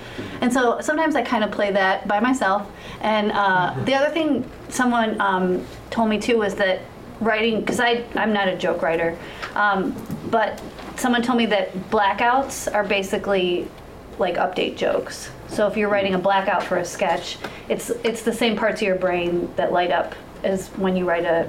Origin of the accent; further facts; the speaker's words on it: Chicago, Illinois, United States; Like, I'm from Chicago.